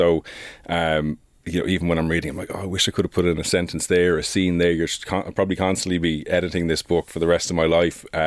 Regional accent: Ireland; Obviously personal to me in some ways, being Irish and all that comes into it

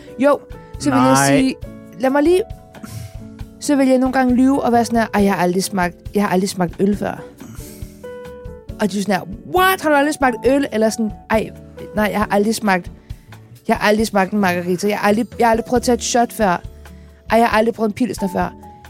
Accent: Copenhagen, Capital Region of Denmark, Denmark; Og jeg er født

